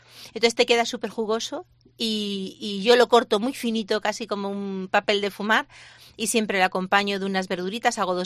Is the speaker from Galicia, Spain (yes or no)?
yes; Galicia, Spain; Además, como los gallegos, tenemos unos. Como tenemos muy buen producto, nuestra cocina es muy sencilla